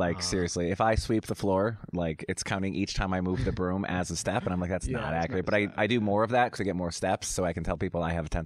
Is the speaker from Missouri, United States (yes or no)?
no; Massachusetts, United States; Thinking that now, being born and raised in the Berkshires, you're right. There are a lot of Yankees fans in the Berkshires.